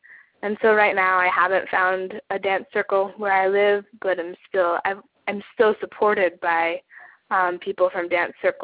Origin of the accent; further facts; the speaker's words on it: Colorado, United States; now in Pennsylvania, United States; I'm from Colorado originally, but I'm going to school in Pennsylvania right now.